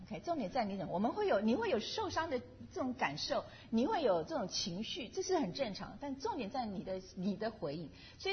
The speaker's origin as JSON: {"language": "Chinese", "country": "China", "said": "我们大部分我们中国人大概刚开始都是逃避型的， 因为我们中国人不太喜欢跟人家有冲突"}